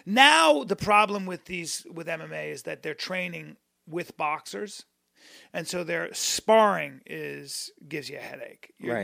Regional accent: New York, United States; Well, I'm from New York, but I grew up all over the world.

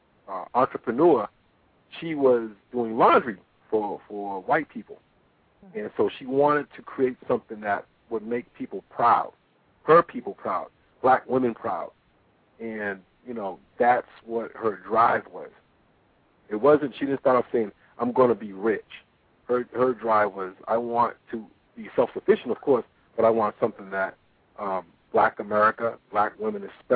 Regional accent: Boston, Massachusetts, United States; now in Atlanta, United States; Yeah, I live in Atlanta. I was born and raised in Boston.

